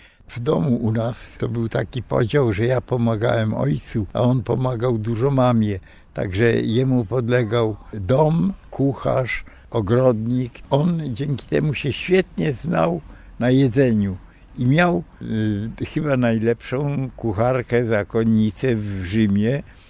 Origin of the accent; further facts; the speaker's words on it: Kraków, Lesser Poland, Poland; born there; No ja jestem urodzony w Krakowie